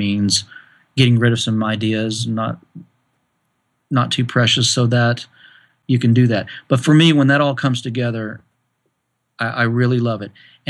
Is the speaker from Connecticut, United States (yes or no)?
no; Arkansas, United States; also born or lived in California; Growing up in Arkansas, I wasn't exposed to heady jazz or anything really young, as you know, rock and blues and country.